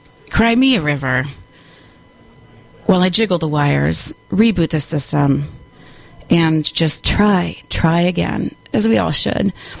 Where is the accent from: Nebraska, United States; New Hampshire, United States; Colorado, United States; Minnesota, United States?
Minnesota, United States; Minneapolis; which is I'm from Minneapolis originally.